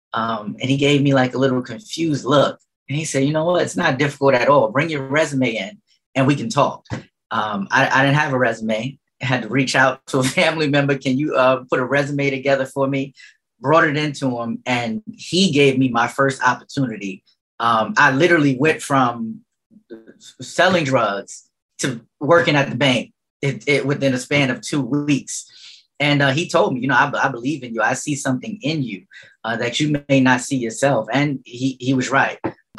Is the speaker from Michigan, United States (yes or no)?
no; New York City, New York, United States; I grew up in St. Nicholas projects.